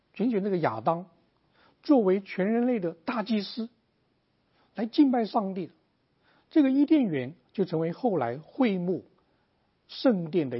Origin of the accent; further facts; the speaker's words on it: China; 有点像我们中国人讲到古代的道统